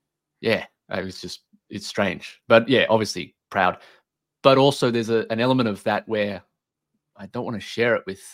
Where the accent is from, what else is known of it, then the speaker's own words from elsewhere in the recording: Sydney, New South Wales, Australia; I'm from Sydney, born in Sydney as a Spurs fan